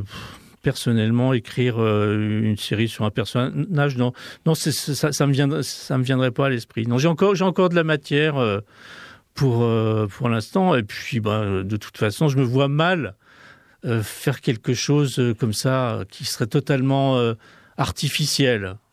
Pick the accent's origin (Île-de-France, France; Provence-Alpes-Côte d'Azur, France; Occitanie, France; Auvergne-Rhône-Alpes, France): Auvergne-Rhône-Alpes, France; Ambérieu-en-Bugey; born there; je suis né en Berrieux, j'habite en Berrieux, et en Berrieux, peu de gens le savent, c'est la capitale de l'autobiographie.